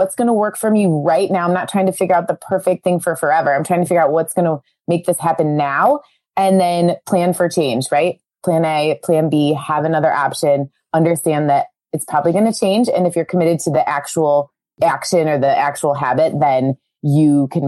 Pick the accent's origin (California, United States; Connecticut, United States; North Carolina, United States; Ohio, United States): Ohio, United States; Cleveland; We're from Cleveland, Ohio. So CLE represents us.